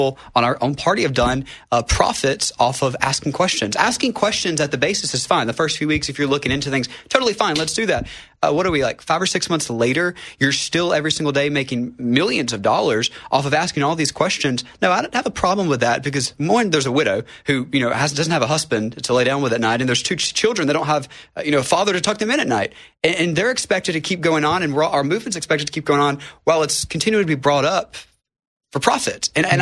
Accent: Alabama, United States; I started in Alabama, my home state.

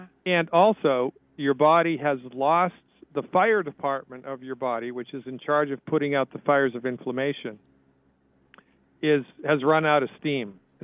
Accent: Nantucket, Massachusetts, United States; also born or lived in Cape Cod; I grew up in Nantucket Island, and then I had a practice on Cape Cod for 12 years.

